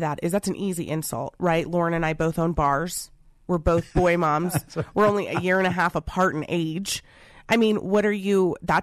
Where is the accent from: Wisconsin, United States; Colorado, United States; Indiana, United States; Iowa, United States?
Colorado, United States; Aurora; I'm born and raised in Aurora. Aurora's my hometown. I went to Overland High School. Very diverse school. Very diverse background, how I grew up.